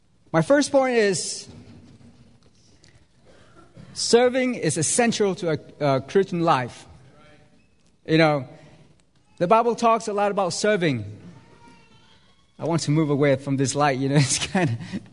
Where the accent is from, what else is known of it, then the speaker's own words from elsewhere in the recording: Vietnam; I'm from Vietnam.